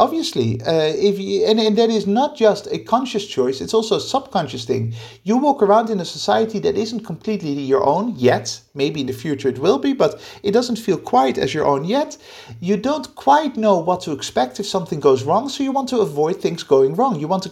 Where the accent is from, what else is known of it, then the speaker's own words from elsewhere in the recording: Netherlands; now in Spain; I am an immigrant in Spain. I'm an economic migrant. I come from the Netherlands and I now live in Spain.